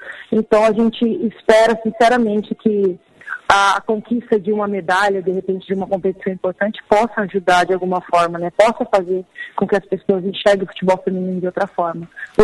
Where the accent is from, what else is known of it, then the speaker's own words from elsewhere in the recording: Mato Grosso, Brazil; eu sou do Mato Grosso.